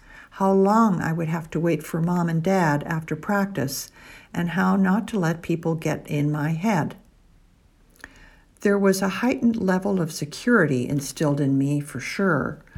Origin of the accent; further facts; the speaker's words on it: Urbana, Illinois, United States; I got along well with my peers growing up in Urbana.